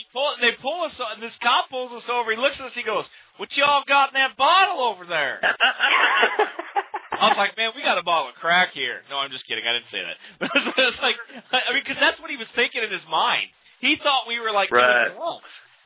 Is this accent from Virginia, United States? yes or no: no; Minnesota, United States; But I'm from Minnesota.